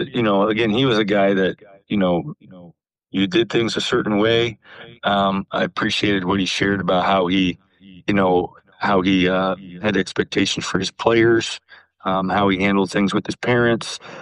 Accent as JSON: {"language": "English", "region": "Iowa", "country": "United States", "tie": "born or raised there", "said": "growing up in Iowa, it's hard not to know about Western Christian of Hull."}